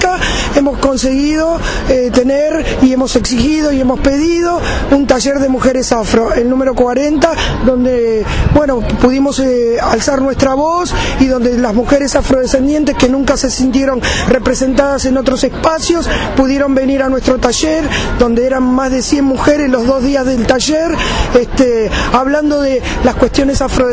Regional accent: Buenos Aires, Argentina; venimos de Buenos Aires, somos una red de mujeres afro y vinimos como un grupo que es el Grupo Matamba, de mujeres afrodescendientes.

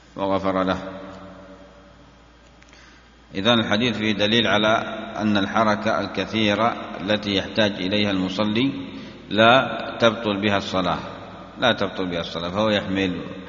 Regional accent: Yemen; يعني هذا الفعل جائز عندنا في اليمن

